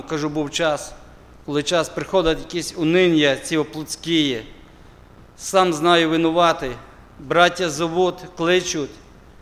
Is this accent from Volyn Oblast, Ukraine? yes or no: yes; Volyn Oblast, Ukraine; вони з Дніпра, я з Волині